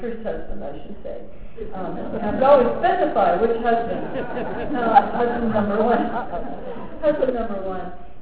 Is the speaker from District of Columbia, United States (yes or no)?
no; Colorado, United States; moved away as an adult; now in New York City, United States; since I did leave Colorado when I was in my late early 20s. I left, and I moved from the Colorado Rockies to New York City, with a few stops in between.